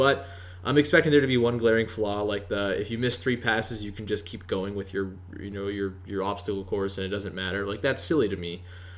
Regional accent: Canada; Well, it's part of being Canadian to know when your players win very marginal honors.

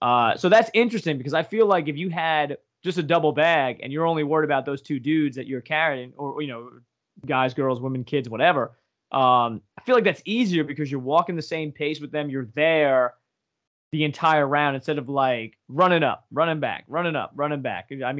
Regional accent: Pennsylvania, United States; I was like, we're from Northeast PA.

